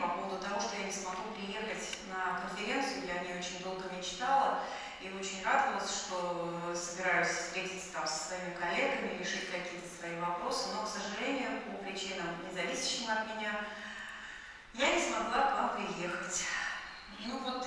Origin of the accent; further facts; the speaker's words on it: Novosibirsk, Novosibirsk Oblast, Russia; Я из Новосибирска, из Академгородка